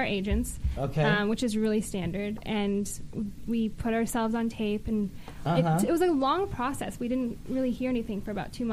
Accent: South Dakota, United States; And I'm from South Dakota, and I wasn't Jehovah's Witness, but I grew up in a very traditionally Christian, conservative family. I went to a private Christian school.

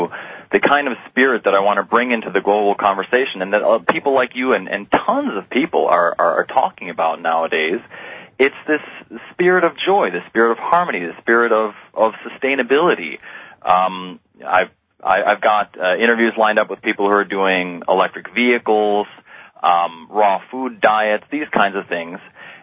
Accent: United States; now in Vienna, Austria; I'm a composer and entrepreneur. I live in Vienna, Austria. I was born and raised in the States.

